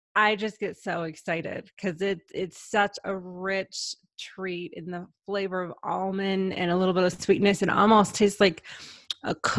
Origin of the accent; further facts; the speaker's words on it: Detroit, Michigan, United States; I still live in Detroit, Michigan, but I'm currently in Colorado Springs for the month of August.